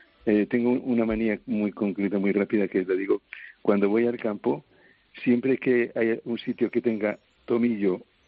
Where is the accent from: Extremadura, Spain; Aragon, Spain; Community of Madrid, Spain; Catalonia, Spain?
Community of Madrid, Spain; Madrid; soy madrileño de toda la vida, ahora malagueño de afición